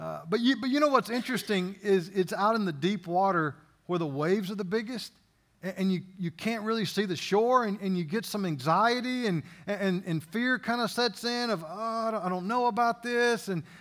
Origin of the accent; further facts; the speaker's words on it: Louisiana, United States; I'm originally from Louisiana. I'm a lifelong LSU Tiger fan.